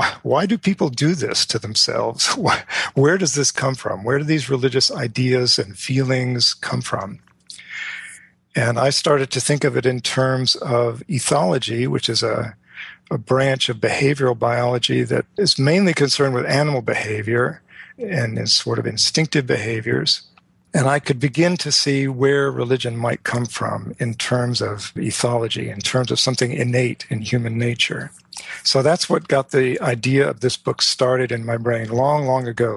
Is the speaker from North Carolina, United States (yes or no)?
yes; Charlotte, North Carolina, United States; born there; Well, I was born in the Bible Belt in Charlotte, North Carolina, raised by two Christian parents, one Catholic, the other Presbyterian.